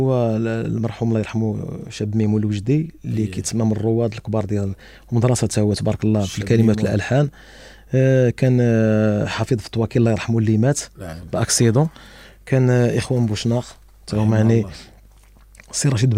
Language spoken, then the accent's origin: Arabic; Oujda, Oriental, Morocco; حنا العرس ديالنا في وجده